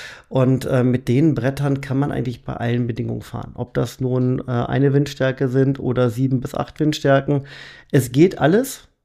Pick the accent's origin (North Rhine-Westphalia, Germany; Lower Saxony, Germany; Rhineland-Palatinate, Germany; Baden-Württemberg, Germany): Lower Saxony, Germany; Barsinghausen; mittlerweile 54 Jahre, komme aus Basinghausen, aber auch gebürtig aus der Region, geboren in Hildesheim, also ein hannoversches Gewächs.